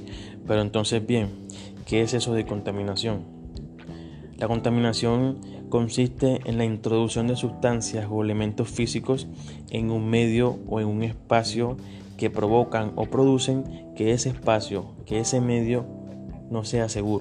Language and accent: Spanish; Cartagena, Bolívar, Colombia; Nosotros, como ciudadanos cartageneros y como ciudadanos colombianos